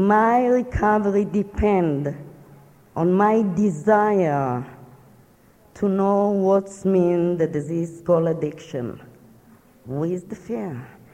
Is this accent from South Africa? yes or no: no; Israel; English is a second language; moved away; I'm junkie. I'm from Israel. I came, no English, no money.